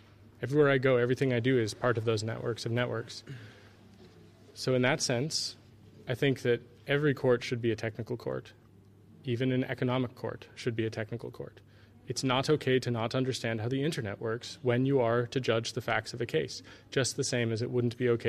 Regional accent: United States; And you're right, I come from America, and my country is far more messed up than Denmark.

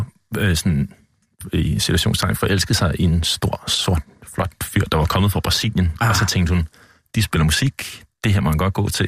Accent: Copenhagen, Capital Region, Denmark; Jeg er oprindelig fra København.

